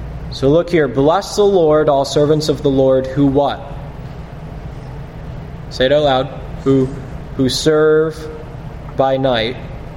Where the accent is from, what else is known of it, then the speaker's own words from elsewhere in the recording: New England, United States; I guess I'm from New England, so this would be a little more to me